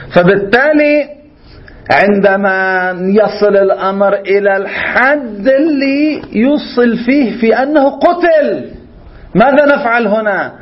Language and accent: Arabic; Lebanon